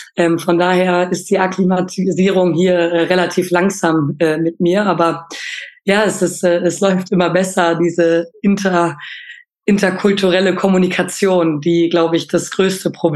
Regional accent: Lower Saxony, Germany; Ich komme ja aus Ostfriesland und da in der Nähe zu sein, ist schon, oder da weht nochmal eine steife Brise

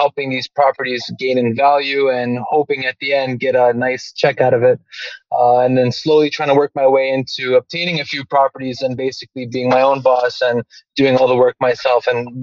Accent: Toronto, Ontario, Canada; So I'm from Toronto, Ontario.

